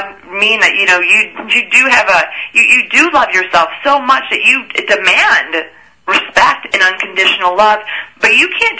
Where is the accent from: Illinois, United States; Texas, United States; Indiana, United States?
Illinois, United States; Chicago; You know, when I grew up in Chicago, I didn't know I had emotional wounds.